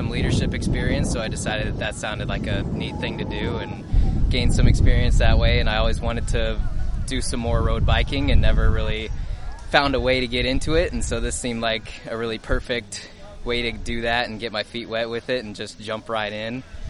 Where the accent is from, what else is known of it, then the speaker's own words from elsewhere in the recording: Washington, United States; I'm originally from Washington State. Grew up there. I've been living in Oregon the past few years.